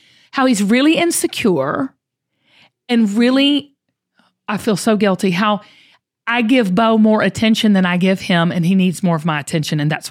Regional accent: the South, United States; how I grew up in the South

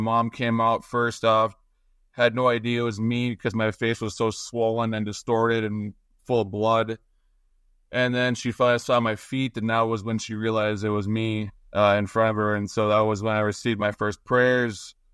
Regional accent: Park River, North Dakota, United States; because I grew up on a farm. So I was going into my hometown of Park River

